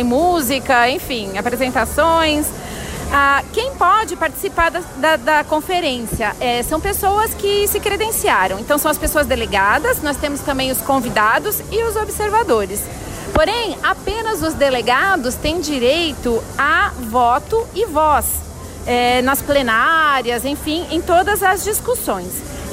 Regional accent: Urussanga, Santa Catarina, Brazil; eu, que vim de Uruçanga

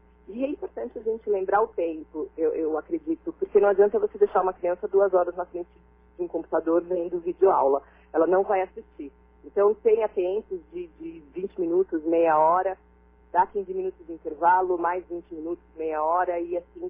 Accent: São Paulo, Brazil; eu sou de São Paulo, e São Paulo está abrindo algumas coisas

